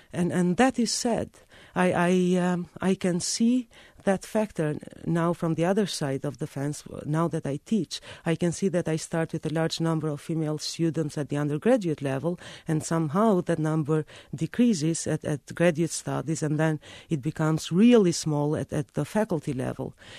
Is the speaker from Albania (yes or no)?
yes; Albania; English is a second language; now in United States; that was one of the surprising findings I had when I moved from Albania to the States. In those days in Albania, at least in my experience, people never thought of a girl's profession and a boy's profession.